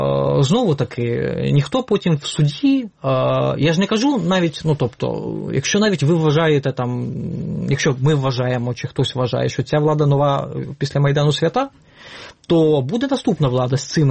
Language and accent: Ukrainian; Rivne Oblast, Ukraine; Рівненщина, я сам з Рівненщини, скажімо так.